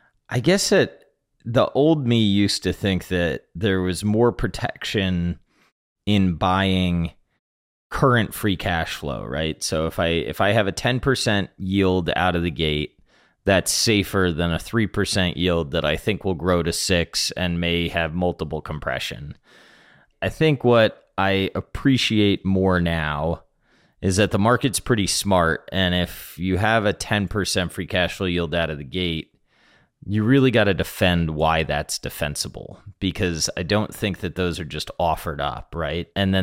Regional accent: Florida, United States; or I grew up in Florida, right? Like beachfront real estate.

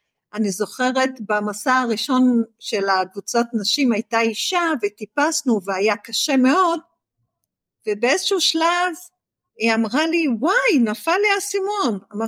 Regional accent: Haifa, Haifa District, Israel; אני ילדת טבע מגיל מאוד צעיר, אני נולדתי וגדלתי בחיפה, חוף הים, קשה להיות חיפאי ולא להתחבר לטבע בין ההר לים

